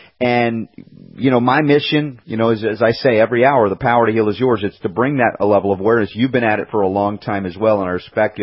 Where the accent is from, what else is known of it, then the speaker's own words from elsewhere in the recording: United States; in my culture as an American, standard American diet and growing up in a medical family